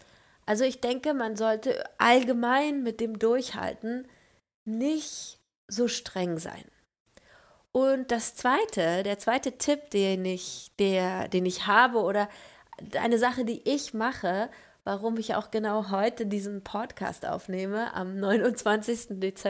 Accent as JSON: {"language": "German", "country": "Germany", "said": "das finde ich als Deutsche sehr komisch"}